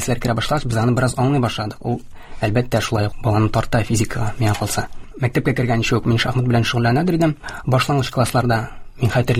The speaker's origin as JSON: {"language": "Tatar", "town": "Aktanysh", "region": "Tatarstan", "country": "Russia", "tie": "born or raised there", "moved": "as an adult", "lives_now": "Kazan, Russia", "said": "Мин Актанышта тудым, Актанышта үстем. Актанышта беренче башлангыч һәм урта гыйлемне алдым. Дөресрәк булыр инде, гомум урта белем бирү икенче мәктәбе дип әйтик. 2012 елда Казанга килдем."}